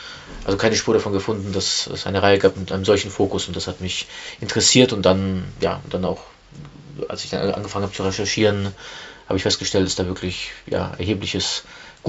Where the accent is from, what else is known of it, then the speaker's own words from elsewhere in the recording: Germany; also born or lived in Russia; ich bin ja in Russland geboren und bin in Deutschland aufgewachsen